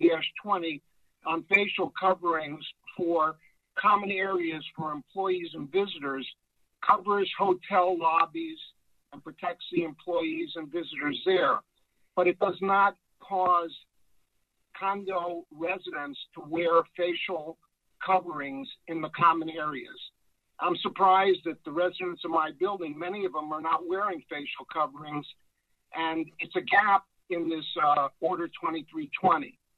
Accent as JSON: {"language": "English", "town": "Miami Beach", "region": "Florida", "country": "United States", "tie": "born there", "said": "I was born in Miami Beach and still live here."}